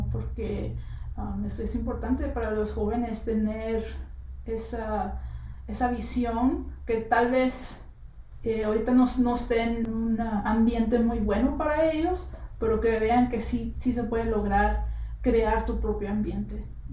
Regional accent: New York, United States; Lo que más me encanta del barrio Wakefield es que siempre ha sido para mí un ambiente acogedor, ¿no? Un ambiente donde me siento en casa. Ahí crecí, ahí aprendí a andar en bicicleta.

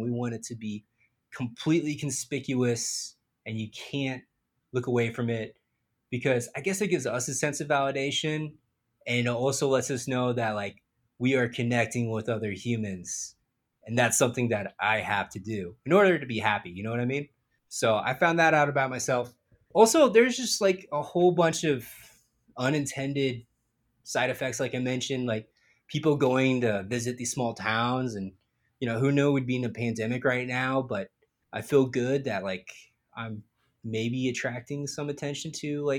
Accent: Phoenix, Arizona, United States; I'm from Phoenix, and I grew up making so much fun of Tucson.

